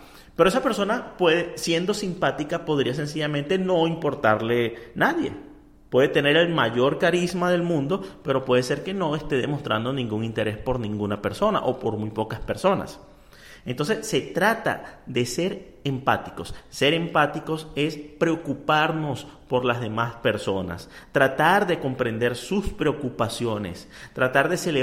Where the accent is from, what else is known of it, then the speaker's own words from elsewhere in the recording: Venezuela; now in United States; desde que me vine de Venezuela a los Estados Unidos, han pasado 8 años.